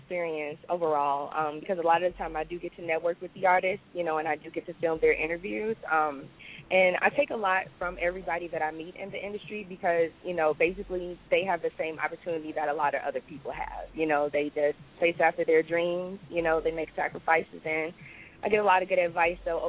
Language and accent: English; Chicago, Illinois, United States; Okay. Yeah, well … as Terrence just mentioned, I am from Chicago.